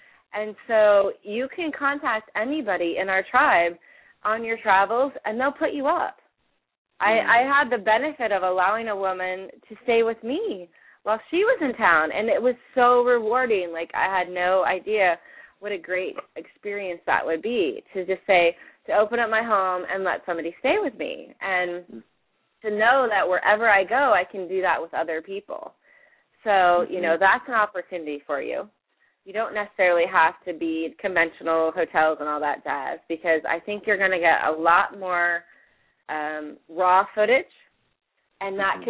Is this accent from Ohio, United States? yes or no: yes; Columbus, Ohio, United States; I'm from Columbus, Ohio, white girl, blonde hair, red hair now